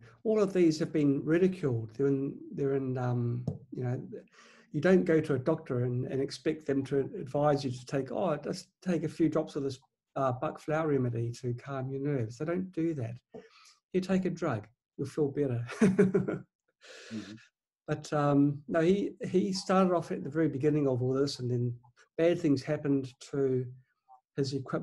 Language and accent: English; New Zealand; now in China; I'm based in China, though I'm from New Zealand originally.